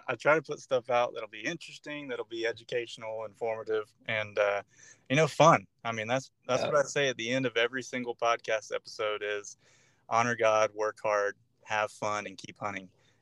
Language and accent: English; Florida, United States; Yeah, I grew up here in North Florida, and we were outdoors, shooting guns, and we had an old kids' compound bow.